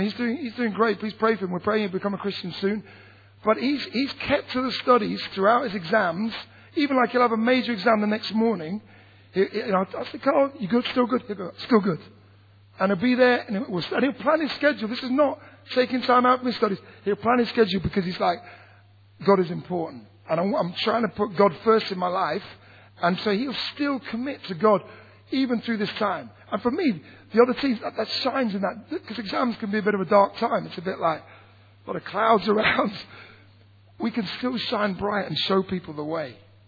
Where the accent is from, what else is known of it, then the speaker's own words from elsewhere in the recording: England, United Kingdom; I grew up in the Midlands and the North.